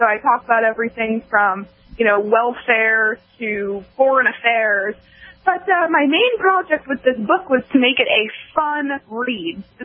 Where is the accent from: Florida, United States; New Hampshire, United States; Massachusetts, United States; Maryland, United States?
New Hampshire, United States; now in Texas, United States; I'm sort of a Texan. I've lived in Texas for the last couple of years, but I'm actually from New Hampshire originally.